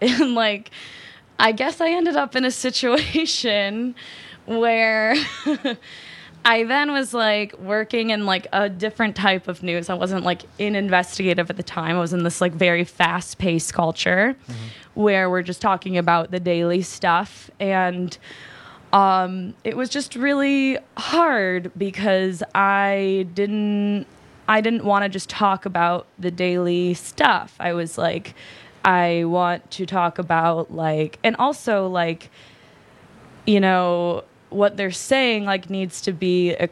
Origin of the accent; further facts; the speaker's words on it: Detroit, Michigan, United States; I grew up in Detroit watching Kwame Kilpatrick, be, run our city